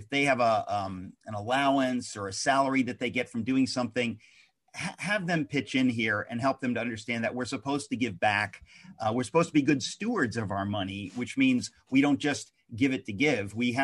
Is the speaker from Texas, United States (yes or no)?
no; New York, United States; when somebody like me thinks of Mulberry Street as a New Yorker